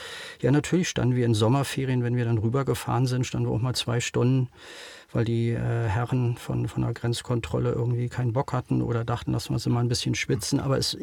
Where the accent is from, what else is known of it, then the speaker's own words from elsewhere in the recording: Berlin, Germany; also ich bin 67 geboren, seit 68 in Berlin, darf mich also schon als Berliner fühlen und auch so sprechen. Bin hier sozialisiert